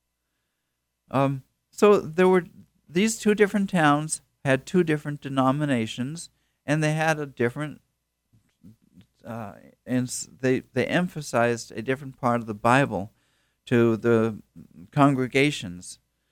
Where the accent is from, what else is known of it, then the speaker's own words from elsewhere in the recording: United States; born there; And I thank God that I was born here in America.